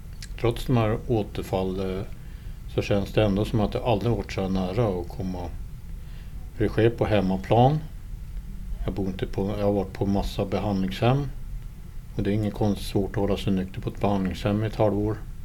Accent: Länna, Uppsala County, Sweden; Ursprungligen är jag från Länna, 2 mil öster om Uppsala.

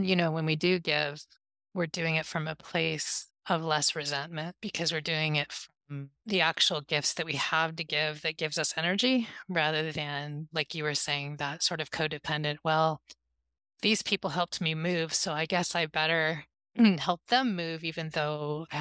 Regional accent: West Coast, United States; Well, I mean, I'm from the West Coast, so if you'd said to me, let me let you go, I'd be like, no, I'm fine, I have time.

